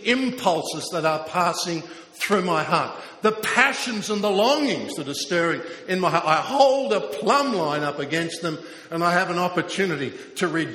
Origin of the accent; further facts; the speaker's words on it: Australia; because I'm an Australian, I have a greater responsibility here than for anywhere else on the earth.